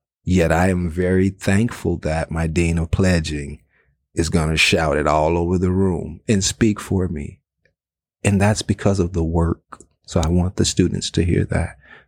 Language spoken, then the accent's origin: English; the South, United States; And man, we're from the South.